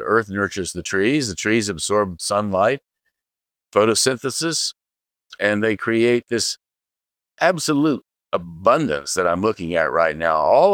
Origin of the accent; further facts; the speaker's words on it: Asheville, North Carolina, United States; headed back to my hometown, Asheville, North Carolina.